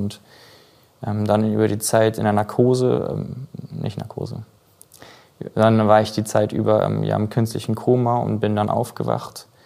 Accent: Hildesheim, Lower Saxony, Germany; in einem Schwimmbad in meiner Heimat in Hildesheim

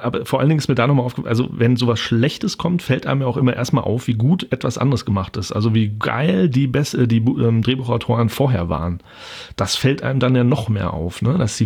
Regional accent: North Rhine-Westphalia, Germany; ich komme aus dem Sauerland.

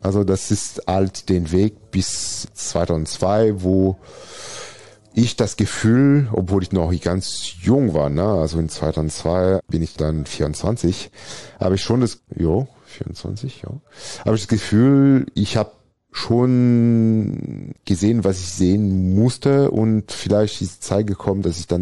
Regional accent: Valence, Auvergne-Rhône-Alpes, France; German is a second language; Also ich groß gewachsen bin ich mal im Süden von Valence, da wo ich geboren bin.

